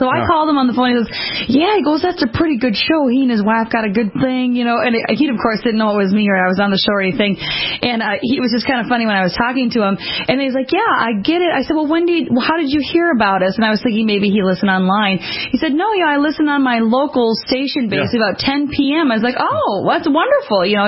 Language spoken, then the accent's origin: English; Minnesota, United States; We're from Minnesota. I think we've got the tougher hides.